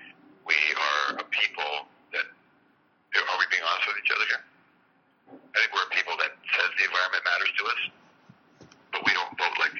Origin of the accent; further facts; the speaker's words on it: Toronto, Ontario, Canada; I'm from Toronto. There is no outdoors here for me, right? So the outdoors for me, like, I live right downtown. I work right downtown.